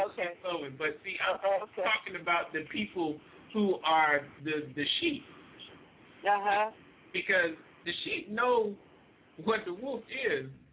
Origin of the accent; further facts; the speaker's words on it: New Orleans, Louisiana, United States; I'm from New Orleans. You ain't got to sugarcoat it.